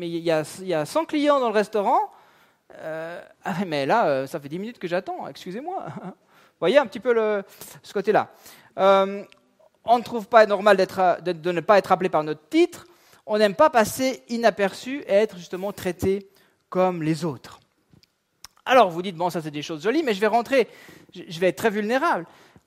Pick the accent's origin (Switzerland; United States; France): Switzerland; Mais je suis suisse, purée.